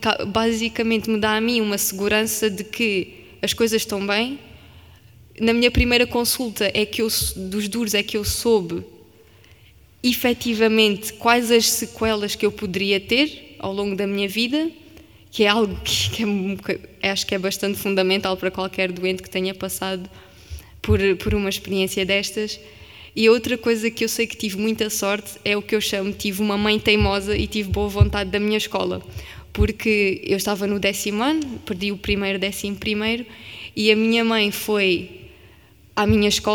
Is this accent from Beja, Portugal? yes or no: yes; Beja, Portugal; A minha família mudou-se toda para cá. Eu sou de Beja, não sou de Lisboa.